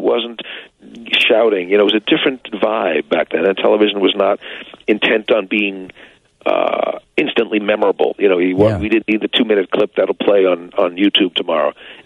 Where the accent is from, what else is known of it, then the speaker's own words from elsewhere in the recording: New York, United States; I grew up in New York, and I know that I had seen it.